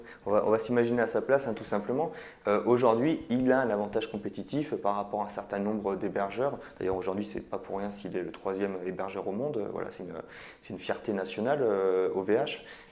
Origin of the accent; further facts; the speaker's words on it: Montpellier, Occitanie, France; Moi, personnellement, je suis de Montpellier